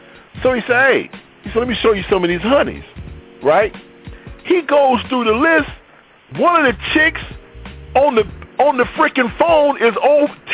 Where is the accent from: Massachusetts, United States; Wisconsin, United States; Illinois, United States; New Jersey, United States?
Illinois, United States; Cairo; born there; I was born in Cairo, Illinois. I know where Mounds is.